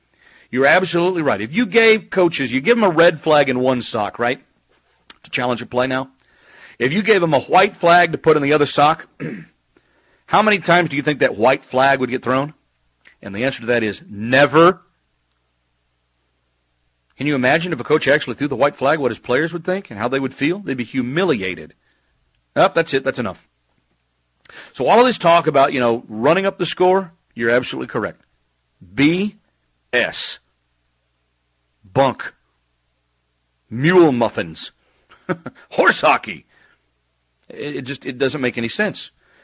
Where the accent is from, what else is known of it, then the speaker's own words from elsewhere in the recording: Maine, United States; I grew up in Maine during the late 80s and mid-90s, right between Super Bowl appearances.